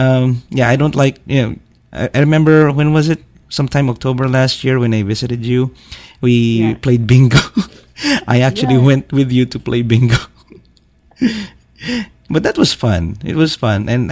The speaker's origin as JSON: {"language": "English", "town": "Marikina", "region": "Metro Manila", "country": "Philippines", "tie": "born or raised there", "said": "go to the house where I grew up in Marikina, and then go to probably in school where I was in high school"}